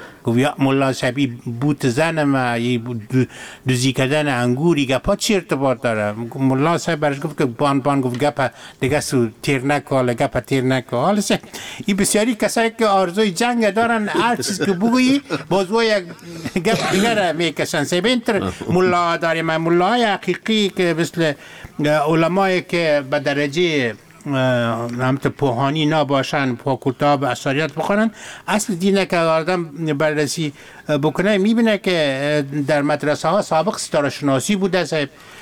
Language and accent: Persian; Afghanistan; ما از افغانستان هستم